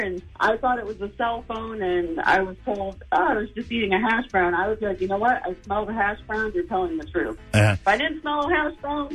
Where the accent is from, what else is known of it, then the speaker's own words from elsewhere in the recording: Ireland; I'm Irish Raven, so any potato that you offer me, I'm going to take.